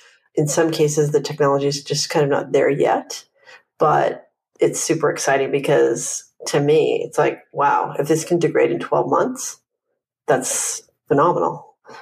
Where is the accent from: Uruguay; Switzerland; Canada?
Canada; Vancouver, British Columbia; now in Los Angeles, United States; I'm from Vancouver, Canada, but I've been in LA but more than 12 years now.